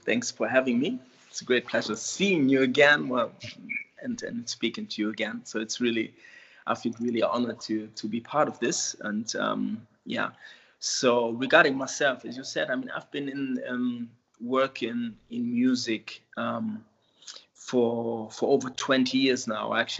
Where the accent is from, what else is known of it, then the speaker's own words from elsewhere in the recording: Frankfurt, Hesse, Germany; At the time, I started working at a relatively small city magazine in my hometown, Frankfurt.